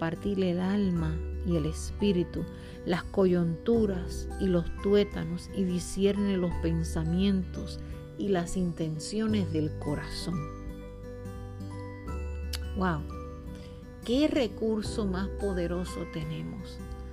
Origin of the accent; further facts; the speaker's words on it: Puerto Rico; Soy puertorriqueña, así que si digo alguna palabra que para usted no es entendible, desde ya me disculpo